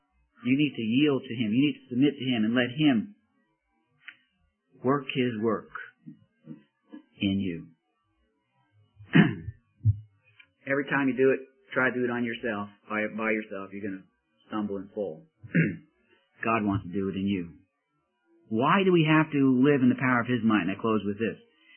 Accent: Coney Island, New York, United States; And one of the things about growing up in Coney Island with all of the lights, the glitter of the Ferris wheels and the loop-the-loops and everything else, and steeplechase.

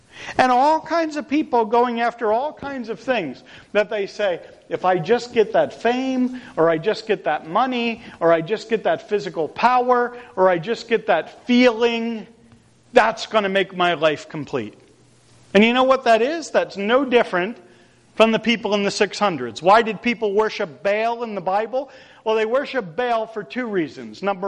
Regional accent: Birdsboro, Pennsylvania, United States; because I grew up in Birdsboro, okay?

